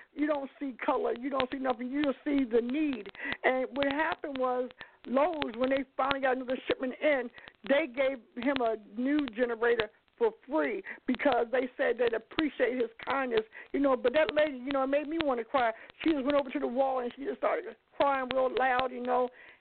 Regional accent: Baltimore, Maryland, United States; Now, when I was living in Baltimore, because I'm from Baltimore, they had blizzards, snow blizzards

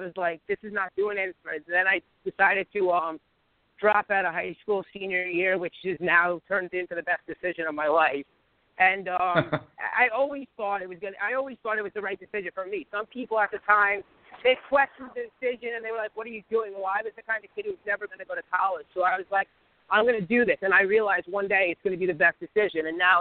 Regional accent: North Caldwell, New Jersey, United States; also born or lived in Hoboken; I grew up my first year in Hoboken, which is where I live now. But I lived most of my life over in North Caldwell, Essex County, New Jersey.

